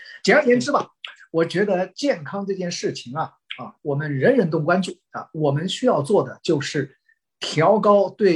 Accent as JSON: {"language": "Chinese", "country": "China", "said": "我们其实中国人"}